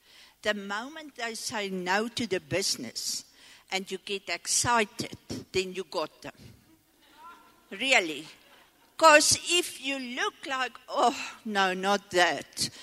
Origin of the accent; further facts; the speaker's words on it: Potchefstroom, North West, South Africa; from Potchefstroom.